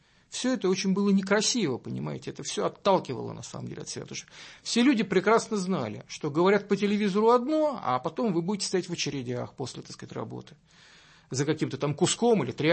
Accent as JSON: {"language": "Russian", "region": "Moscow", "country": "Russia", "tie": "born or raised there", "said": "я родился и вырос на Соколе. Это один из районов Москвы."}